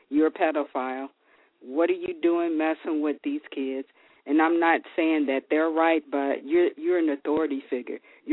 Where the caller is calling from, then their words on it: California, United States; Hey, T. This is … I'm calling from California.